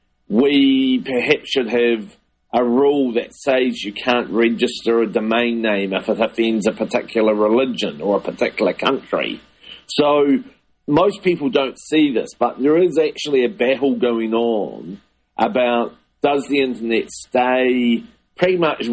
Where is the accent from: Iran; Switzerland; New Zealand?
New Zealand; But as a New Zealander, I don't want the government of Egypt or the government of the United States